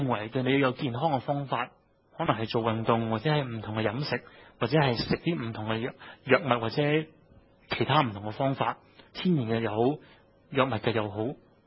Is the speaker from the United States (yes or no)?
yes; San Francisco, California, United States; 但係調翻轉，我係三藩市嚟嘅